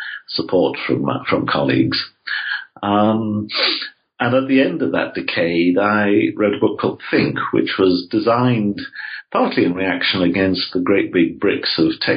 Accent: England, United Kingdom; I grew up in England, as you can no doubt tell from my voice.

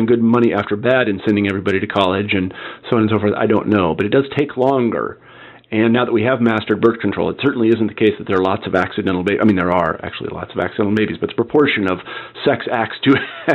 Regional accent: Midwest, United States; I mean, I know that I was brought up in the Midwest and I was a jock and all these other things.

